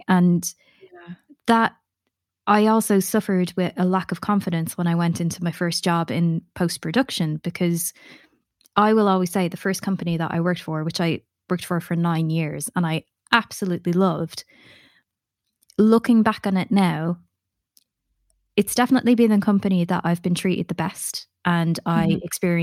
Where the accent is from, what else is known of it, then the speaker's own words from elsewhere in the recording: Ireland; I'm half Pakistani, half Irish. So my confidence was shot as a child, because growing up in Ireland in the early 90s, there are no other brown people around.